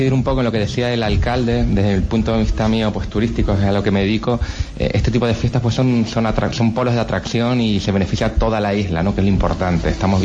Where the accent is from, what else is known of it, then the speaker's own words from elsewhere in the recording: Canary Islands, Spain; vengo de Gran Canaria